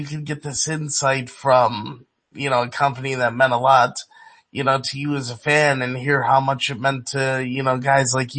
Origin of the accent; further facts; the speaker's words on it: Cleveland, Ohio, United States; I'm from Cleveland. I've lived in Cleveland my whole life.